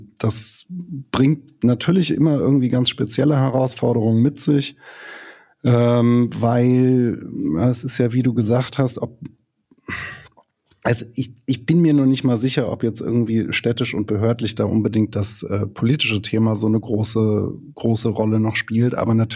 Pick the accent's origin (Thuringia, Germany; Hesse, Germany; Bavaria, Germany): Hesse, Germany; Frankfurt; ich komme aus Frankfurt. Ich bin sozusagen mit der Musik von den Jungs groß geworden.